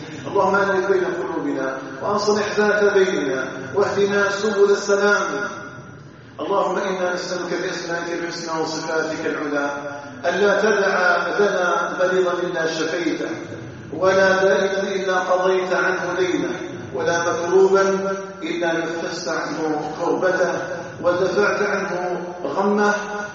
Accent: Algeria; بلدنا الجزائر

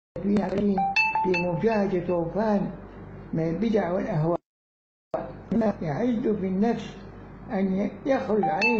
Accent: Egypt; وخص الدعوة في بلادنا مصر العزيزة مصر حفظها الله

